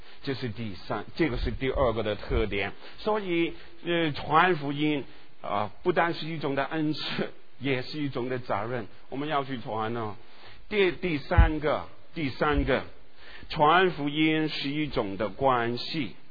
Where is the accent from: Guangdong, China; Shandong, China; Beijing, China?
Guangdong, China; Chinese is a second language; 我们就到台湾去了，我们都是广东人，国语不清不楚的